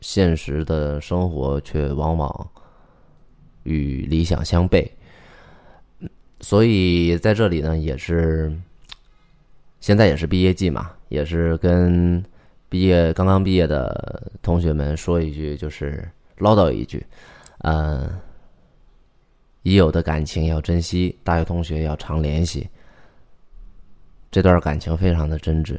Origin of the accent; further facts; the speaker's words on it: Shenyang, Liaoning, China; 我是来自东北沈阳的独立音乐人